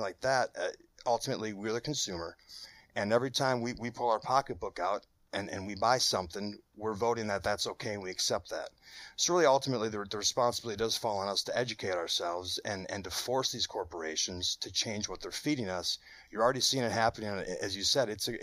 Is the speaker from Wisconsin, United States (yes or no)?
yes; Wisconsin, United States; You know, and I grew up in Wisconsin.